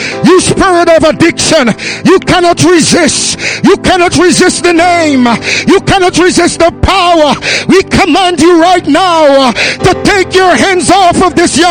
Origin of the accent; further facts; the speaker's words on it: Guyana; born there; I was born in Guyana, South America. I was not from Brazil